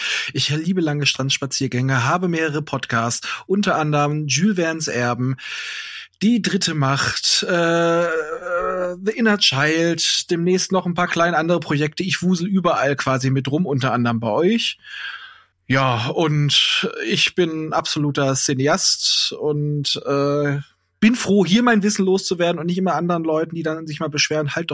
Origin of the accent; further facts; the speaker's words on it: Hanover, Lower Saxony, Germany; Also als Hannoveraner